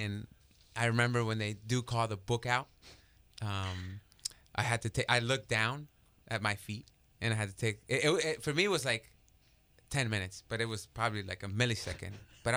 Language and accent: English; Napa, California, United States; Growing up in Napa, I learned how to cook out of France, out of Spain, you know, Italy, things like that.